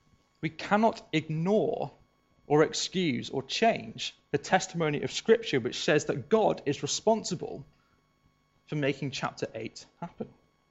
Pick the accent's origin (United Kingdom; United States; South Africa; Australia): United Kingdom; South West England; It's a little bit like, I come from Devon